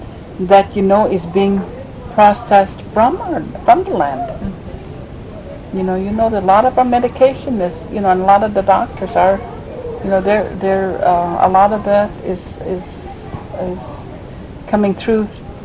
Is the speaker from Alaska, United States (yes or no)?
yes; Karluk, Alaska, United States; Originally, I'm from Karlik.